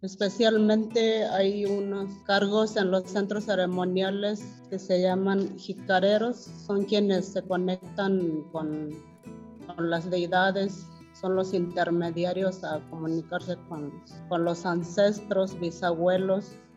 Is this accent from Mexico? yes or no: yes; Mexico